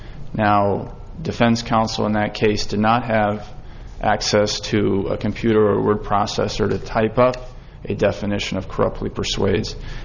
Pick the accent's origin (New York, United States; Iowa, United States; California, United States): Iowa, United States; Cedar Rapids; I am here on behalf of Mr. Darif. I am from Cedar Rapids, Iowa.